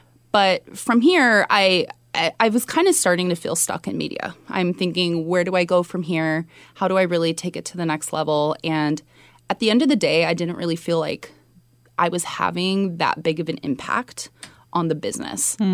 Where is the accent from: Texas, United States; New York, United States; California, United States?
California, United States; Sunnyvale; also born or lived in Mountain View; I was born in Mountain View, and I was raised in Sunnyvale.